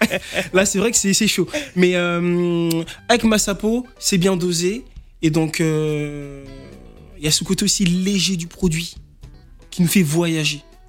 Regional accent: France; born there; Je suis né en France.

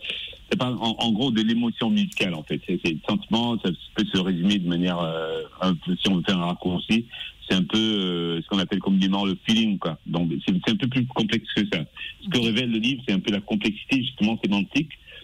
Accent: Cameroon; now in United States; J'espère bien. Je crois qu'on va gagner quand même cette fois-ci. Quand même. Nous sommes des Lions, quand même, après tout.

